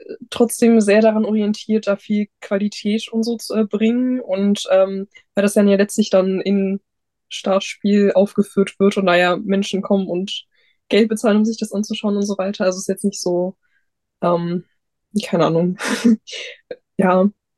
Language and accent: German; Leipzig, Saxony, Germany; Ich komme an sich aus Leipzig, wo noch mal ein bisschen mehr los ist